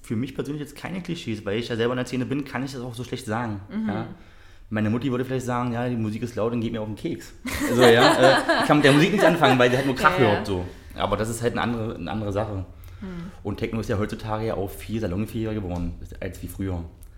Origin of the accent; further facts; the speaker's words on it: Magdeburg, Saxony-Anhalt, Germany; nee, ich bin Magdeburger.